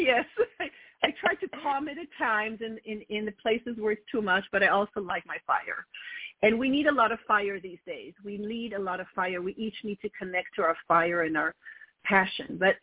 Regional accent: Israel; I was born and raised in Israel to a Polish-born

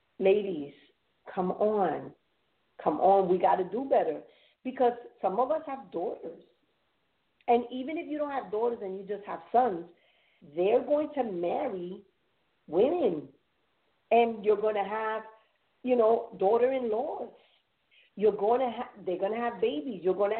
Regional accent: New York, United States; I'm a New Yorker. We talk with our hands.

